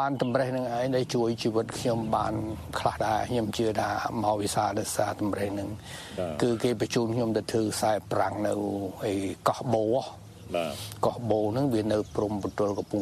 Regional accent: Svay Pao, Battambang, Cambodia; ខ្ញុំស្រុកកណ្ដាលខ្ញុំនៅឃុំស្វាយប៉ោស្រុកសង្កែខេត្តបាត់ដំបងបាទហើយខ្ញុំអាយុឆ្នាំ70

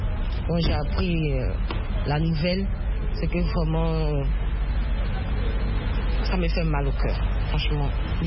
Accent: Côte d’Ivoire; quand tu dis, oh, je viens de la Côte d'Ivoire

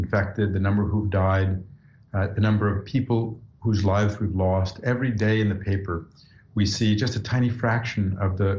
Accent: New York City, New York, United States; born there; I was born in New York City.

